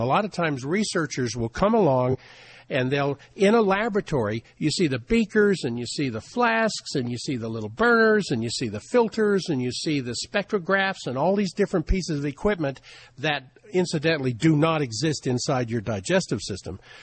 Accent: Washington, District of Columbia, United States; I grew up in the Washington, D.C. area. You bet I had one.

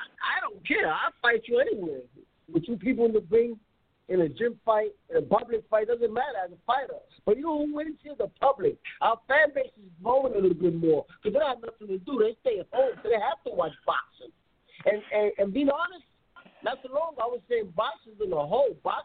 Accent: New York City, New York, United States; I grew up in Spanish Home, New York City. We come from a rough place. My father came to United States, New York, from Puerto Rico at a young age.

